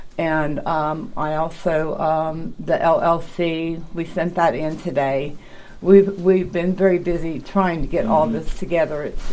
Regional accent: Louisiana, United States; We are from Louisiana.

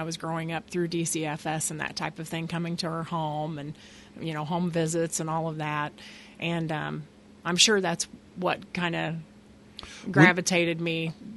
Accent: Mount Vernon, Illinois, United States; Well, I actually was born and I grew up in Mount Vernon, which is where I'm from.

